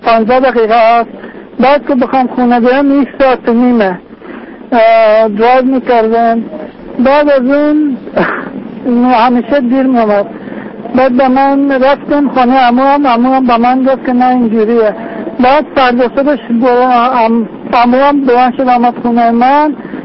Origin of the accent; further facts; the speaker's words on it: Afghanistan; خب من از افغانی هستم.